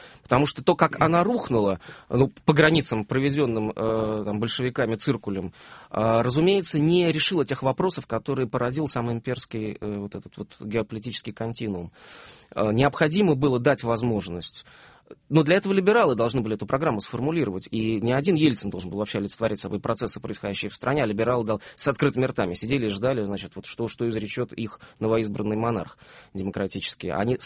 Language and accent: Russian; Saint Petersburg, Russia; мы все петербуржцы